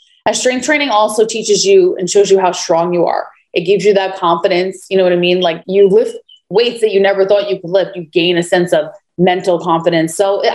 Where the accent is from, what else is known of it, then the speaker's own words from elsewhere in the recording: New York, United States; I'm from New York. If I go there and I have the pizza or bagel, come on, I can't help myself.